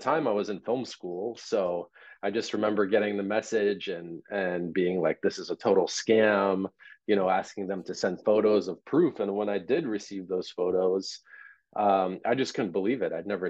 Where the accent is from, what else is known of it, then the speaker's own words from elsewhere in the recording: Russia; now in United States; Because when you're an immigrant and Russian American, I identify way more as an American than I ever did as a Russian at the end of the day.